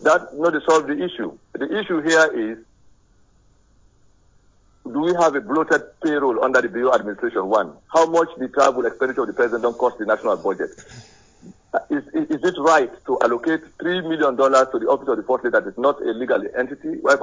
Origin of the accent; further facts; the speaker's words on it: Makeni, Northern Province, Sierra Leone; I was born in Makini, raised there, went to school there.